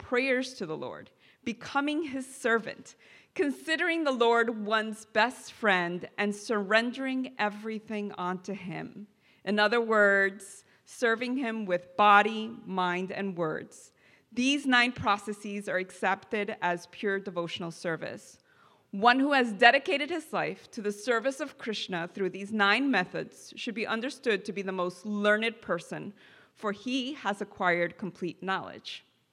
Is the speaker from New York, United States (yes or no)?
yes; New York City, New York, United States; I grew up in New York City, so I've been at Tompkins Square Park, and that tree is there.